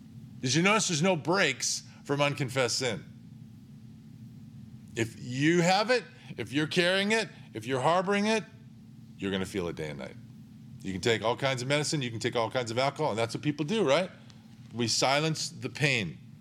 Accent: Midwest, United States; And I grew up in the Midwest as well, so I know what humidity's like.

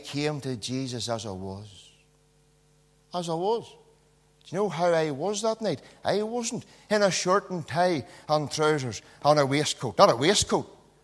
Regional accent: Knocknacloy, Northern Ireland, United Kingdom; I'm a Knocknacloy man, do you know? Born and bred in Knocknacloy man. County Tyrone. Through and through. You can take the man out of Tyrone, you can't take Tyrone out of the man.

